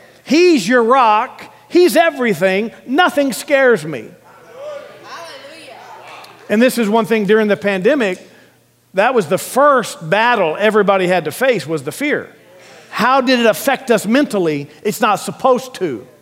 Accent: Alief, Texas, United States; I grew up in Alief and got saved and rededicated my life in Alief.

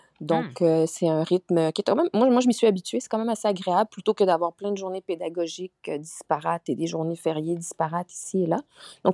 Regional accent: Châteauguay, Quebec, Canada; moi, je suis une Québécoise. Je suis née à Châteauguay et j'y ai grandi et vécu jusqu'à ma trentaine. Mais effectivement, mes parents viennent de Madagascar, mais ils ont immigré au Québec dans les années 70.

